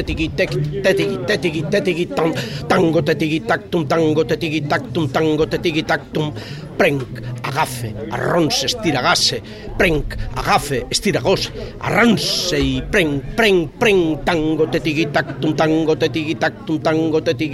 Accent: Spain; de l'Espagne. Je viens de l'Espagne pour participer activement au festival de l'Odève.

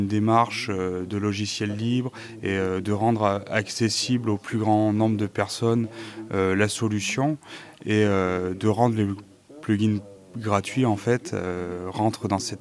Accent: Clermont-Ferrand, Auvergne-Rhône-Alpes, France; étant donné que nous sommes de Clermont-Ferrand.

